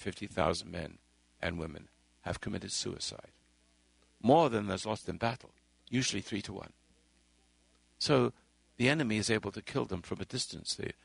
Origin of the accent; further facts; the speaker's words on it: England, United Kingdom; now in United States; I lived in England for a long time. I'm British, was British. I'm an American person now.